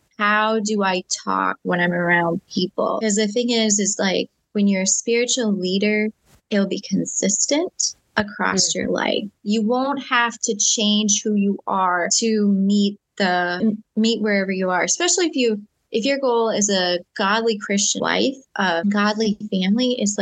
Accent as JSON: {"language": "English", "region": "Nebraska", "country": "United States", "tie": "born or raised there", "said": "because I grew up in Western Nebraska. And so sometimes, like, we want to be like tough girls, you know, like tough country girls."}